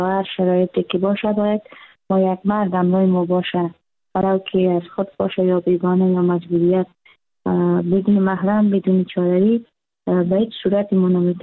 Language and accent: Persian; Kunduz, Afghanistan; از کندز هستم، فعلا در کندز زندگی میکنم.